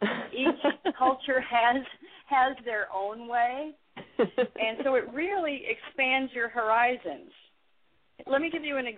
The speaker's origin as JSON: {"language": "English", "town": "Denver", "region": "Colorado", "country": "United States", "tie": "born or raised there", "also_born_or_lived": "Boulder", "said": "I grew up in Colorado, in Denver, and then my family moved to Boulder when I was about to go into the ninth grade."}